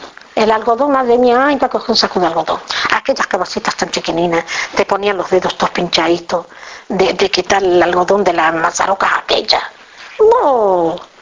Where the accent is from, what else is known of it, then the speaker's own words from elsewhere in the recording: Olivenza, Extremadura, Spain; Olivenza. Mi marido también. Somos todos de Olivenza.